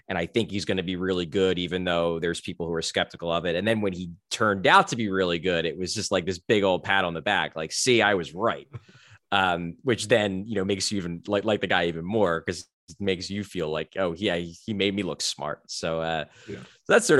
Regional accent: Philadelphia, Pennsylvania, United States; I mean, I'm from Philadelphia. I was a Flyers fan.

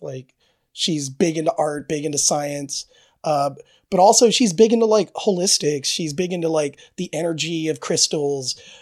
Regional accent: Spring Valley, California, United States; I grew up in East County, Spring Valley, California.

